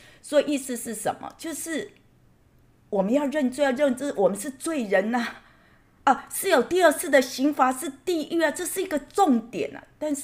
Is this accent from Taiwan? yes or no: yes; Kaohsiung, Taiwan; 我是在台湾出生的高雄哦，那呢，从小呢，我就跟着妈妈拜拜啊